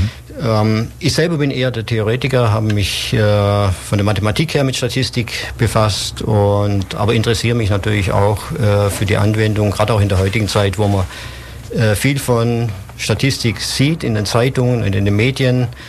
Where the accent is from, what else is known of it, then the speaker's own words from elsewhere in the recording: Ulm, Baden-Württemberg, Germany; also born or lived in Singen; Meine Großeltern haben hier gewohnt und bin dann mit meinen Eltern später nach Ulm gezogen, habe hier Abitur gemacht, habe nach Bundeswehrzeit hier auch studiert